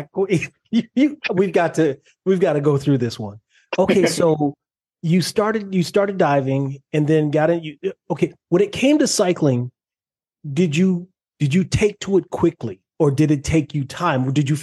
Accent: Minneapolis, Minnesota, United States; Me growing up in Minneapolis

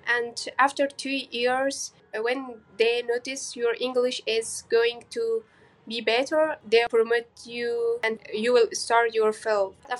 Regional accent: Kabul, Afghanistan; English is a second language; now in Chittagong, Bangladesh; I'm from Kabul, capital of Afghanistan.

